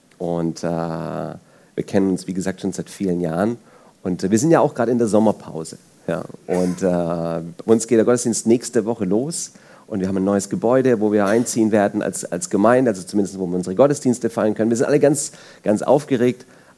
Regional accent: Germany; Ich komme aus Italien ursprünglich. Das muss ich wirklich so betonen. Ich bin nämlich in Deutschland geboren und in Deutschland groß geworden. Aber ich bin der Erste aus der Familie, der außerhalb Siziliens sozusagen groß geworden ist.

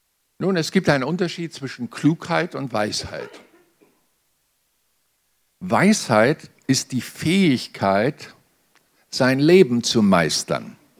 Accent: North Germany, Germany; Alter schützt vor Torheit nicht, sagt man bei uns in Norddeutschland. Ist das hier im Süden auch so?

